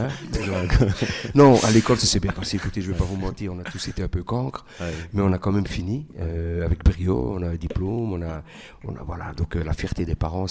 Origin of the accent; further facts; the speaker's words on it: Belgium; Donc voilà, oui, je suis originaire du Maroc, je suis né ici en 1971. Mon père est arrivé dans les années 50, il a formé notre famille. On a grandi tous ici